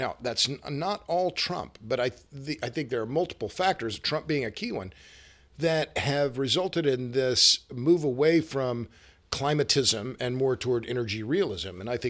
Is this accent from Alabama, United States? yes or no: no; Oklahoma, United States; now in Texas, United States; I'm over here I live in Texas, and I'm from Oklahoma, not bragging about Texas